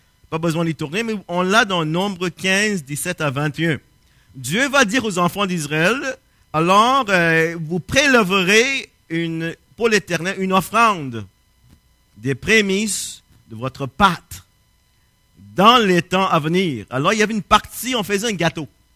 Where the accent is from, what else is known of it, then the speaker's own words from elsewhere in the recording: Quebec, Canada; nous ne sommes pas Juifs à l'époque, et nous sommes des Québécois, on est en Occident